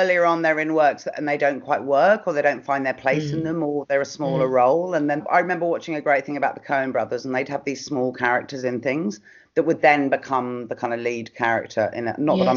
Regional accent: London, United Kingdom; moved away as an adult; now in Australia; So I'm from London originally. I lived there half my life, fell in love with an Australian in my 20s, moved to Australia.

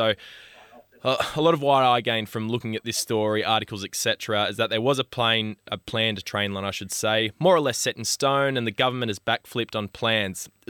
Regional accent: Liverpool, New South Wales, Australia; born there; I was born in Liverpool before I moved up the coast

